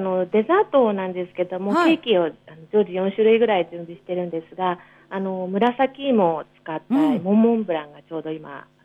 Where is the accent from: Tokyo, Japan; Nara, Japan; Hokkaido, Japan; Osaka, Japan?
Tokyo, Japan; Sengawa; 私生まれも育ちもこちら仙川なので、まあ、いつか帰ってきたいなと思って。